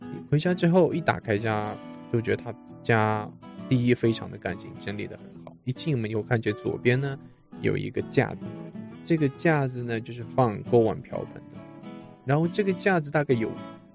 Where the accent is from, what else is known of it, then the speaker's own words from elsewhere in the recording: China; 叫我们中国人的话就是说起啊有点像女汉子的那种